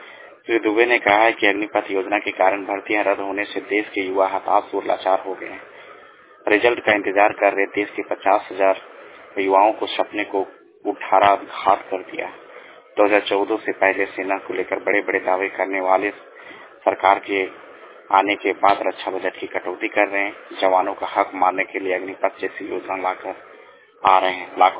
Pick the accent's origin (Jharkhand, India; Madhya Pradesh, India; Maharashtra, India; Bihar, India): Jharkhand, India; Ranchi; मैं रांची से हूँ